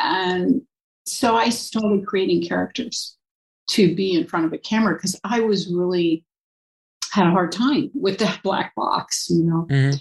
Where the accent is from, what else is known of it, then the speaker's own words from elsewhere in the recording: New York, United States; I was raised on the Hudson River in an artist community.